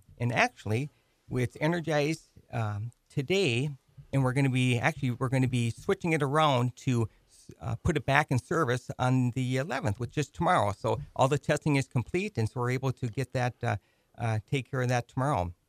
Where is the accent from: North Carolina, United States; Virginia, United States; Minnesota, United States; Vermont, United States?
Minnesota, United States; Montgomery; I'm originally from Montgomery, again, Redbird country down there